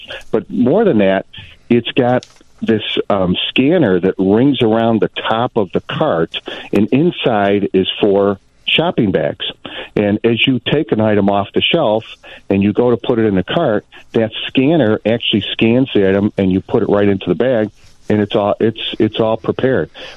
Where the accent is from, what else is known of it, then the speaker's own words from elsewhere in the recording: Oak Park, Illinois, United States; Yeah, wonderful community. Love Oak Park. Always, of course, be my hometown.